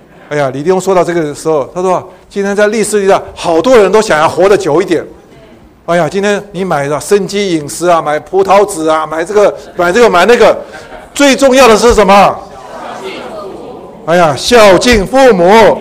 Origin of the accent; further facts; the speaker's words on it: China; 我们中国人常讲说、啊、要落叶归根，慎终追远，不能忘本